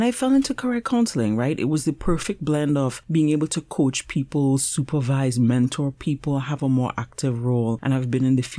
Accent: Trinidad & Tobago; So I grew up in Trinidad and Tobago

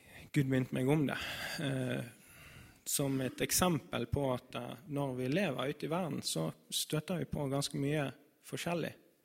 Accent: Bergen, Vestland, Norway; born there; Jeg er født i Bergen av min mor og min far.

